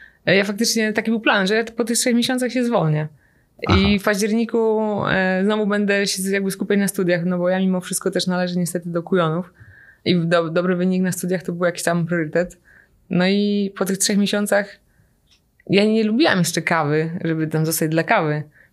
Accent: Mosina, Greater Poland Voivodeship, Poland; w takiej fabryce, która się otworzyła w Mosinie, skąd pochodzę.

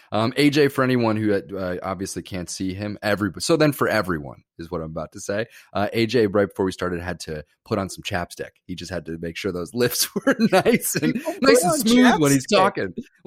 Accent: New York, United States; Growing up in New York, hustling for that dollar, baby.

